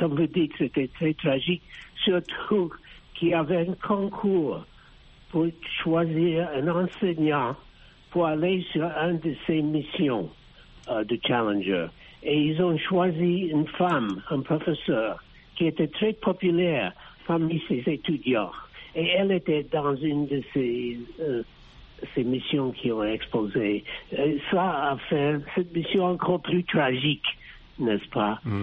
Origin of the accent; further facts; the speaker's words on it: United States; French is a second language; Chez nous, aux États-Unis, il y a 35 000 personnes qui sont mortes tous les ans, accidents de voiture.